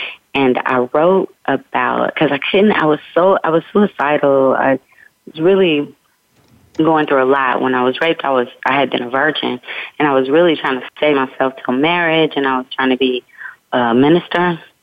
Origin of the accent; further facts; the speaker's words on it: Oakland, California, United States; The thing about living in my neighborhood is everybody's got a talent. I'm from Oakland, California.